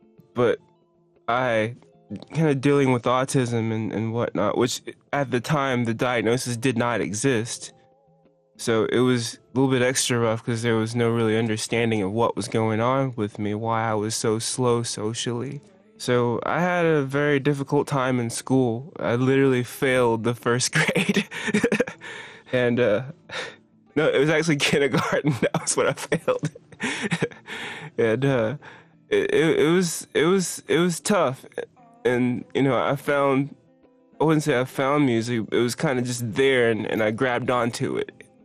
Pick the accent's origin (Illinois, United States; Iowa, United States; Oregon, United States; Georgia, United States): Georgia, United States; Columbus; now in Los Angeles, United States; I'm a musician from Columbus, Georgia. Now in Los Angeles, and I am the winner of the NPR Tiny Desk Contest. My dad was in the Army.